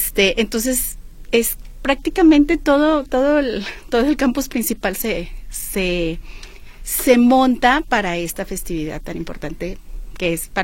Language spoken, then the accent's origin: Spanish; Guadalajara, Jalisco, Mexico; Pues Jalisco, porque somos orgullosamente tapatíos.